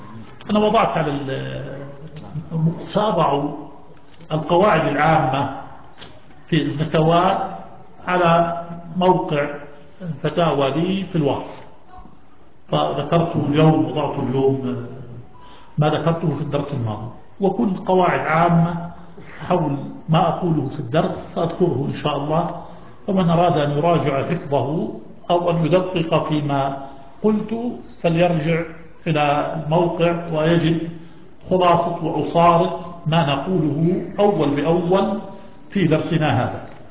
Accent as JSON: {"language": "Arabic", "country": "Jordan", "said": "والأيلي العقبة عقب من بلادنا العقبة"}